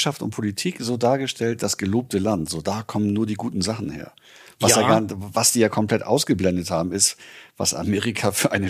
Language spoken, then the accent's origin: German; Northern Germany, Germany; bei uns in Norddeutschland